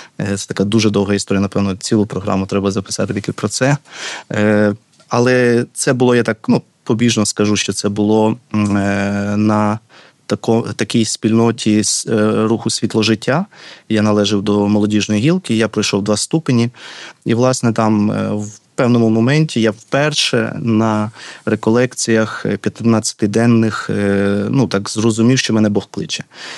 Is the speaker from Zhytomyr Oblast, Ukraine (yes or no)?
yes; Korosten, Zhytomyr Oblast, Ukraine; also born or lived in Berdychiv; я сам родом з Бердичева, народився в місті Бердичеві. Потім так склалося, що в 10 років я переїхав до міста Коростеня. І закінчивши школу вже там, в місті Коростені